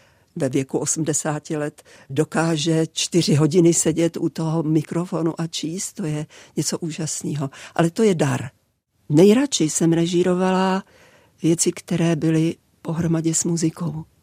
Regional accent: Prague, Czechia; No a protože jsem byla Češka jak poleno Pražačka

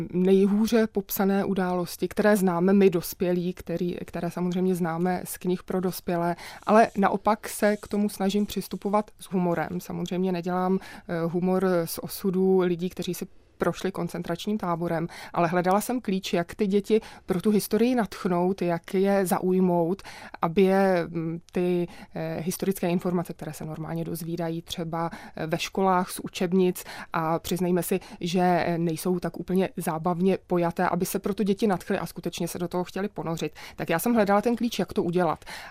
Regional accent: Uhlířské Janovice, Central Bohemian Region, Czechia; našeho rodáka z Uhlířských Janovic, odkud pocházím

